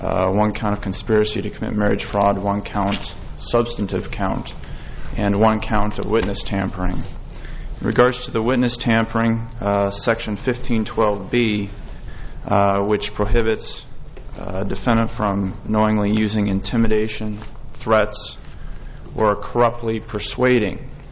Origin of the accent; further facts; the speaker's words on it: Cedar Rapids, Iowa, United States; I am here on behalf of Mr. Darif. I am from Cedar Rapids, Iowa.